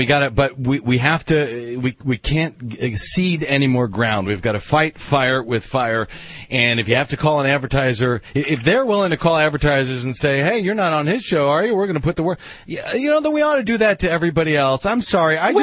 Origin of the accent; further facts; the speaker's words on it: St. Louis, Missouri, United States; I'm from St. Louis, Missouri, originally.